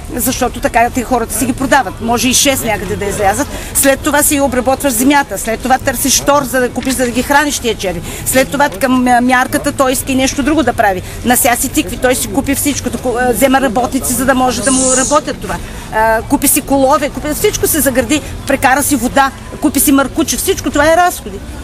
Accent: Starozagorski Bani, Stara Zagora Province, Bulgaria; От Лозен. Руда. От Старозагорските бани.

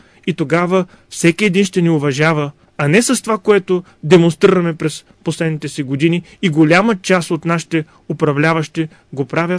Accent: Varna, Varna Province, Bulgaria; Но ние също сме си виновни като варненци. И не само като варненци.

